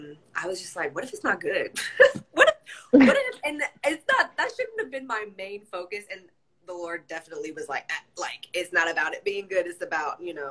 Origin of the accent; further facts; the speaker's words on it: Savannah, Georgia, United States; I didn't grow up there. I grew up in Savannah, but not on Tybee.